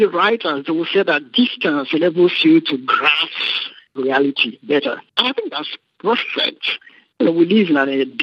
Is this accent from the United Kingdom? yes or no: no; Nigeria; now in Senegal; But as a Nigerian living in Senegal, I'm able to appreciate Nigeria's differences